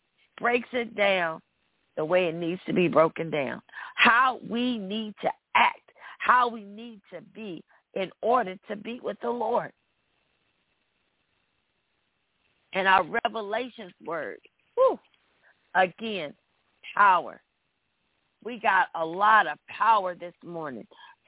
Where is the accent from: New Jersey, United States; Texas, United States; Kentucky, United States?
Kentucky, United States; So please keep Mayfield, Kentucky in your prayers. only 33 miles from my hometown.